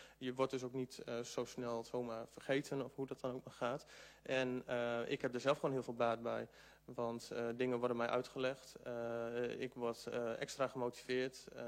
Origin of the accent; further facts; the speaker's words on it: Groningen, Netherlands; Ik kom zelf uit Groningen en ik wil niemand tegen de schenen trappen natuurlijk.